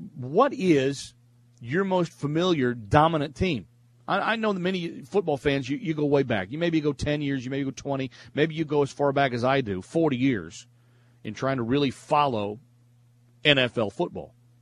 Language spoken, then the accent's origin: English; Fort Worth, Texas, United States; I grew up a Dallas Cowboys fan. I born and raised in Fort Worth, Texas.